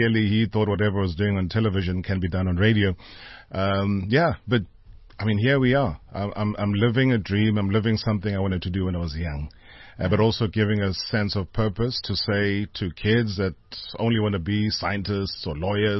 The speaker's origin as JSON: {"language": "English", "town": "Nkandla", "region": "KwaZulu-Natal", "country": "South Africa", "tie": "born or raised there", "said": "We're raised in a township called Emondlo, but I have no recollection. I think I was too young then, but my memory dates back to growing up in Nkandla."}